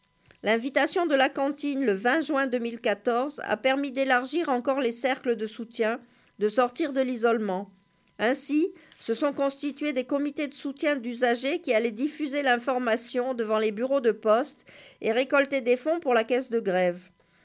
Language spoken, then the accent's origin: French; Côte d’Ivoire; now in France; Je suis arrivée de la Côte d'Ivoire en France en octobre 2009. C'était la première fois que je venais en Europe.